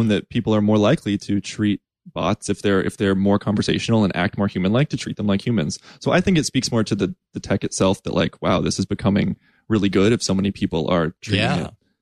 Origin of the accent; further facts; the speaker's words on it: the South, United States; now in Atlanta, United States; But I'm from the South. I'm in Atlanta here. I grew up, you know, always use your manners, please and thank you.